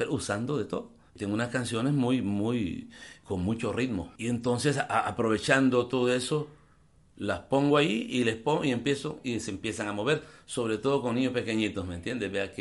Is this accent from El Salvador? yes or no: yes; El Salvador; Y te lo digo porque en mi país, El Salvador, prácticamente nuestra lengua náhuatl, ya son poquitos todavía los nahuablantes que tenemos.